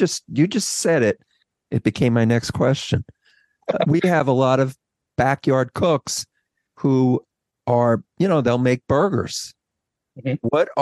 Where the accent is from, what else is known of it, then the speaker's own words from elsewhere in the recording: New York, United States; We're New York schmoes.